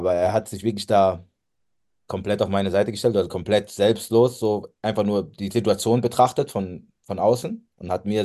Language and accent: German; Speyer, Rhineland-Palatinate, Germany; Und der ist bei uns in Speyer sehr, sehr prägende Figur gewesen, sehr, sehr wichtiger Trainer und war auch für mich mein erster Jugendtrainer.